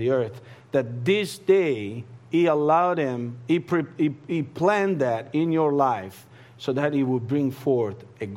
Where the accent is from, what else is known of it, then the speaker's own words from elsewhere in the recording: Italy; accent: Italian; English is a second language; Now listen to me carefully. Not because of my Italian accent.